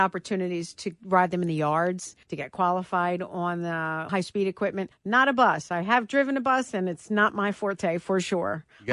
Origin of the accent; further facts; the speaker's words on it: Philadelphia, Pennsylvania, United States; I was raised in South Philly